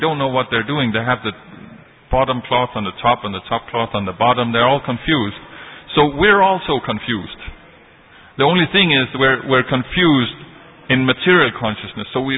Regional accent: Denmark; I'm from Denmark. Denmark is the most atheistic place in the world, except Sweden, which is the country right next to.

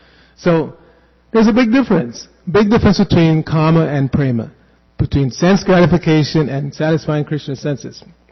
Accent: Jamaica; born there; even I was born in Jamaica and we have this famous song that money is okay if it's evenly distributed.

